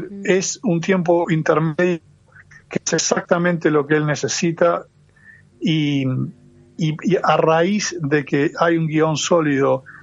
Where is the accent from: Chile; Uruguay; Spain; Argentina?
Uruguay; Montevideo; Soy de Malvin, sí. Me crié en Malvin.